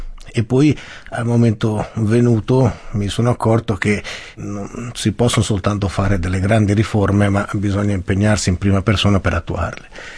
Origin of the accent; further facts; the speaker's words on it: Campascio, Graubünden, Switzerland; also born or lived in Poschiavo; io sono nato a Poschiavo perché è il capoluogo, c'è l'ospedale. Sono cresciuto a Campascio. Campascio è a 500 metri, quindi non a 1000 metri come Campascio, quindi è già una zona meno alpina ed è a 2 km dalla frontiera italiana